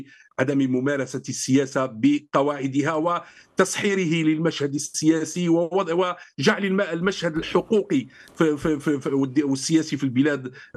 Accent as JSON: {"language": "Arabic", "country": "Algeria", "said": "ما عادش عندنا في الجزائر الآن صحافة تنتقد"}